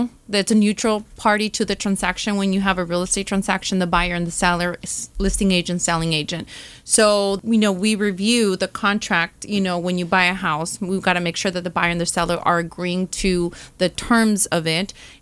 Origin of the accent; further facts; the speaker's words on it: Santa Ana, California, United States; You know, growing up, I grew up in Santa Ana and my parents never owned a home.